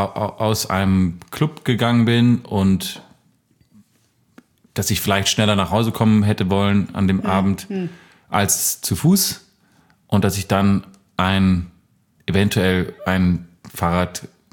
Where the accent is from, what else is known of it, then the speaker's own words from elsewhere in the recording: Estonia; German is a second language; ich komme aus Estonien.